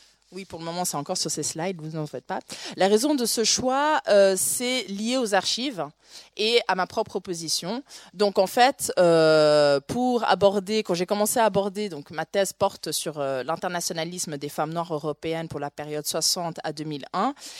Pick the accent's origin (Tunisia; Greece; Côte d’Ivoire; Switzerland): Switzerland; mais je suis de Suisse. Et quand on est de Suisse, on a un rapport assez particulier avec la France